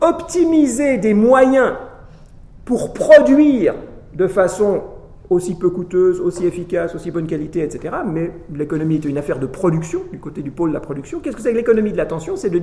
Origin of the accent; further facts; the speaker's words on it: Switzerland; ah c'est les Suisses, moi je suis Suisse donc j'ai 95